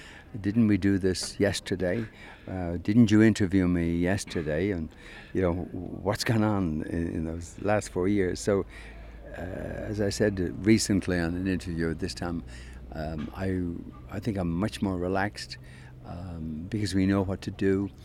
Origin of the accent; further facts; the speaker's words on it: Ireland; I mean, I grew up in Ireland, and growing up in Ireland, Sunday afternoon was quite simple.